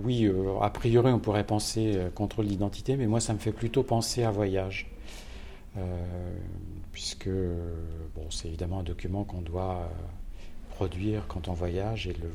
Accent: northern France, France; moi je suis un Français du nord de la France.

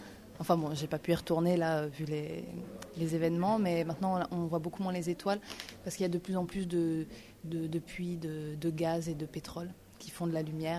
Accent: Paris, Île-de-France, France; also born or lived in Brittany / Italy / Syria; Alors, je viens de Paris, un petit peu de Bretagne aussi, d'Italie et de Syrie un peu aussi.

